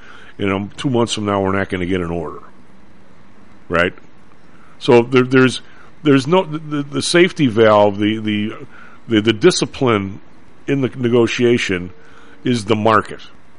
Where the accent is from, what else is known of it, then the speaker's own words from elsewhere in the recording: Evergreen Park, Illinois, United States; Now, I grew up in Evergreen Park, which is, you know, right next to, it's engulfed by Chicago, so you can say you lived in Chicago pretty much.